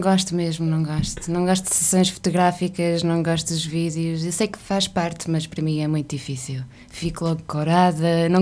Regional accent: Portugal; Eu sou portuguesa, tenho dupla nacionalidade

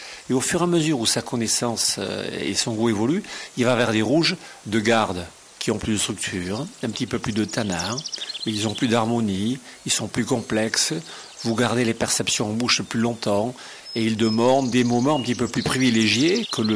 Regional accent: Bordeaux, Nouvelle-Aquitaine, France; On trouve des vins plus complexes dans des terroirs atlantiques, comme chez nous à Bordeaux, océaniques

